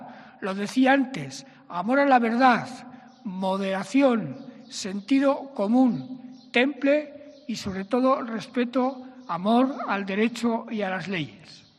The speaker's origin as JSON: {"language": "Spanish", "region": "Aragon", "country": "Spain", "said": "Somos los aragoneses parte conformante de ese pueblo."}